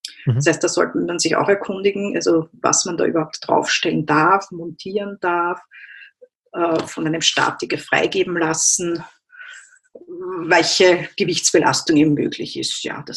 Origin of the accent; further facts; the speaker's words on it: Vienna, Austria; Also weil das ja bei uns in Österreich oder im Wiener Raum auch ein Thema ist, dass die den Winter gut überstehen müssen, die Pflanzen.